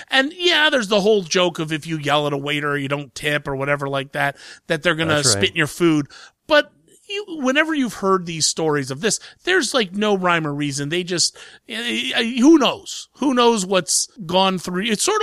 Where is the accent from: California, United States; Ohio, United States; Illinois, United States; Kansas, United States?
Ohio, United States; I'm from Central Ohio, and it happened in the Central Ohio area.